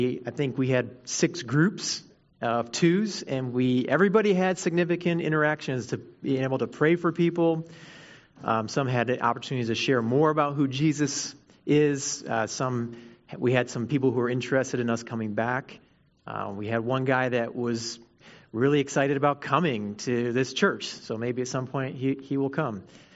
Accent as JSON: {"language": "English", "town": "Austin", "region": "Texas", "country": "United States", "said": "from Austin, Texas, and I'm excited to be able to worship with you all today."}